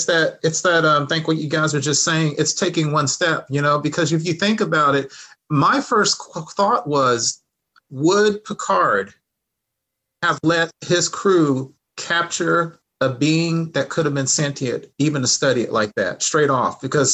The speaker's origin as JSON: {"language": "English", "region": "Texas", "country": "United States", "said": "And I'm from Texas and I have, so bad, you know, I'm from Texas and I have a lot of friends and family back home in Texas"}